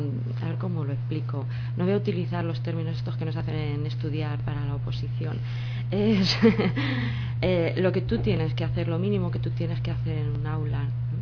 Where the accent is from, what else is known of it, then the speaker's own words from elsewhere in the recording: Alcázar de San Juan, Castilla-La Mancha, Spain; born there; now in Cuenca, Spain; Yo he vivido durante unos años en la provincia de Ciudad Real, Ciudad Real capital, he vivido en Alcázar, que es donde yo nací, estoy viviendo ahora en Cuenca, no sé dónde voy a terminar viviendo